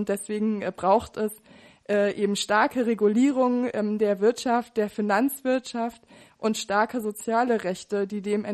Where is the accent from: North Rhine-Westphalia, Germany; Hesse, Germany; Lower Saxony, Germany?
Hesse, Germany; Kassel; mit Bussen aus meiner Heimatstadt Kassel.